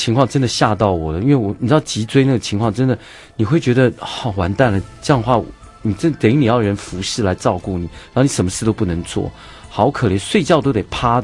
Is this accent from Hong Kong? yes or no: no; Taiwan; 我们台湾人多厚道，